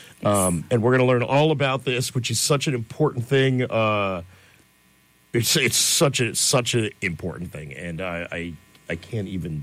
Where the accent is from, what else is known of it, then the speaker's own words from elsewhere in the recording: Schenectady, New York, United States; Yeah, yeah. I grew up near there. I grew up in Schenectady.